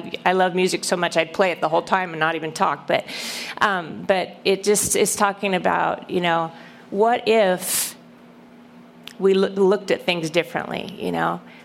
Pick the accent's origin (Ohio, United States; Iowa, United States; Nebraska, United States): Nebraska, United States; we're from Nebraska. I was born on a farm there, and he loved to go pheasant hunting.